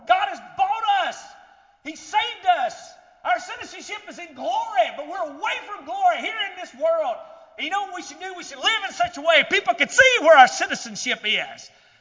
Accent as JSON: {"language": "English", "region": "the South", "country": "United States", "accent": "southern", "said": "when I go to a place, Brother Ronnie, and people hear my southern accent"}